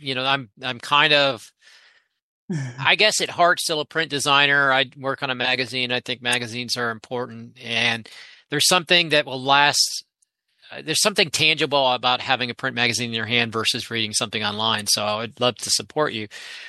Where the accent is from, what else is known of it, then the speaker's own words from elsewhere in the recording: Gainesville, Florida, United States; It's possible because, you know, I grew up in Gainesville and we would go to Cedar Key.